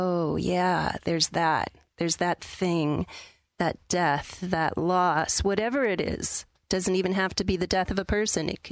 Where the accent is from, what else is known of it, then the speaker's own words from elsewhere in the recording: Minnesota, United States; And I grew up in Minnesota.